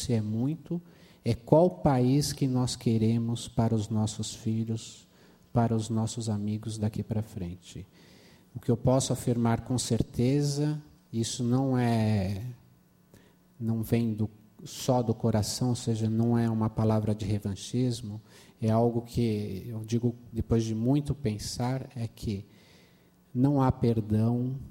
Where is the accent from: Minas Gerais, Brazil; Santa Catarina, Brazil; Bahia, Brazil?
Minas Gerais, Brazil; como bons mineiros